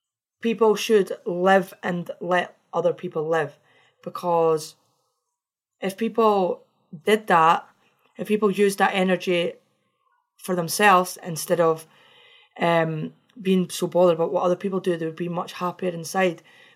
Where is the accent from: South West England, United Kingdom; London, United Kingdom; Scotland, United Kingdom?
Scotland, United Kingdom; Because I'm Scottish.